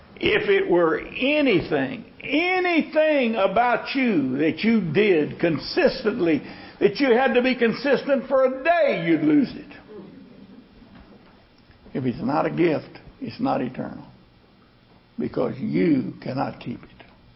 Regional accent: Texas, United States; Thank God I'm a Texan.

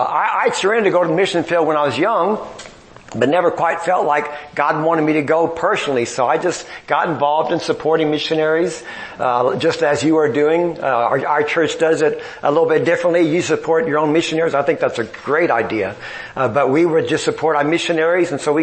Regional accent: San Antonio, Texas, United States; I grew up in San Antonio just like her and never took language, never studied, never thought, why do I need it, you know?

